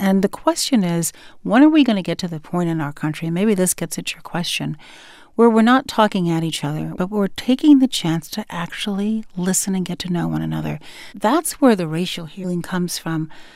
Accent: Chicago, Illinois, United States; also born or lived in Shiraz, Iran; where are you from? I said, Chicago. Where were you born? I was born in Shiraz

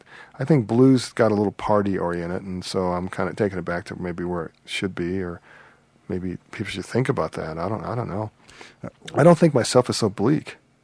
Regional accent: Chicago, Illinois, United States; born there; I was born in Chicago, and my parents are from, my father's from Memphis, my mother's from Lake Providence. I'm like what you call first-generation Southern

